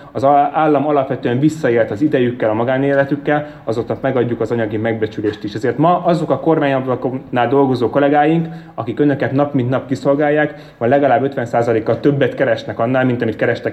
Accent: Sarkad, Békés, Hungary; also born or lived in Cluj-Napoca, Romania; Bár Kolozsváron születtem, Szegeden végeztem az egyetemet, Budapesten váltam politikussá, de Sarkadon váltam emberré.

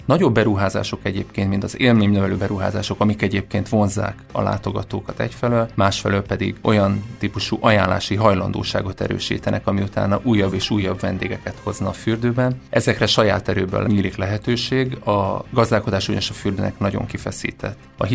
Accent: Gyula, Békés, Hungary; now in Budapest, Hungary; én Gyulán születtem, Gyulán is jártam általános iskolába, gimnáziumba, és utána a külkereskedelmi főiskolára jártam, utána pedig a közgazdaságtudományi egyetemre Pécsre, és ezt követően pedig Budapesten éltem, dolgozom, de a családom Gyulán él. Úgyhogy egy ilyen kétlaki életet élek.

